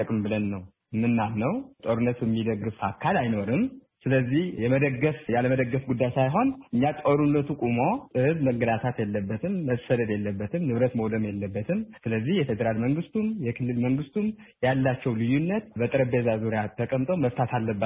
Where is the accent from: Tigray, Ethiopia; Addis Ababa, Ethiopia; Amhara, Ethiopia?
Tigray, Ethiopia; now in Germany; በዚህ በውጭ ሀገር የምንኖር የትግራይ ተወላጆች